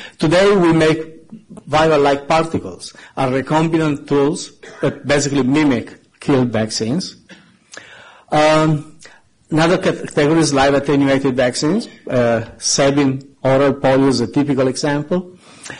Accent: Siena, Tuscany, Italy; English is a second language; And then I come from Siena in Italy

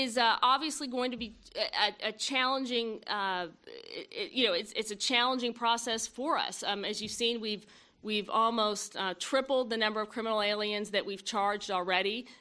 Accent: Kansas, United States; For example, in my home state of Kansas

